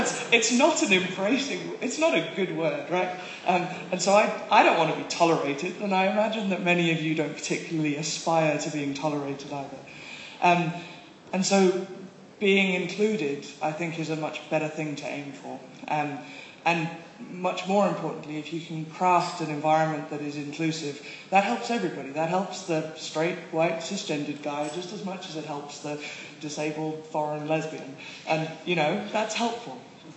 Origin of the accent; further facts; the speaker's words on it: South Africa; I'm actually South African, but nobody bloody understands me when I talk like this.